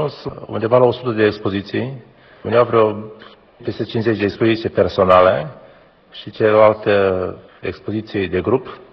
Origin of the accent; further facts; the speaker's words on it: Drăsliceni, Criuleni District, Moldova; Vin de la Drăsliceni, de lângă Chișinău. Copilăria am făcut-o pe deal de la Drăsliceni, prin pădurile de la Drăsliceni.